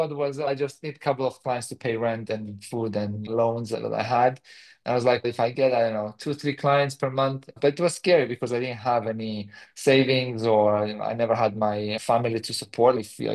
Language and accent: English; Cyprus; I was living in Cyprus. I'm from Cyprus originally. I mean, I grew up in Cyprus